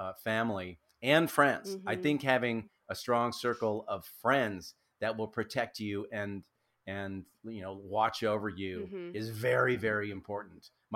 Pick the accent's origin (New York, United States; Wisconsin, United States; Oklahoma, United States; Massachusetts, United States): Wisconsin, United States; Racine; I'd auditioned for a show up in Milwaukee, was the closest big city where I grew up in Racine, Wisconsin.